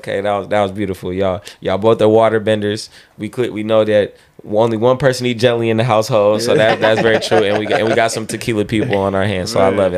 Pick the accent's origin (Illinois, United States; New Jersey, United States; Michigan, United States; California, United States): California, United States; Even though I'm a Bay Area Charger fan, I get a lot of flack. I like the Knicks, the Chargers. I grew up around Raiders and Niners, so I know how it is.